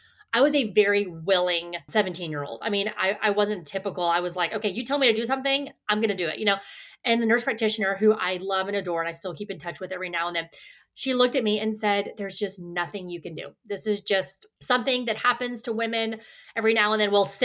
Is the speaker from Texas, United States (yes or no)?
yes; Houston, Texas, United States; I grew up here in Houston, Texas, where I am living now with my three girls and a baby in my belly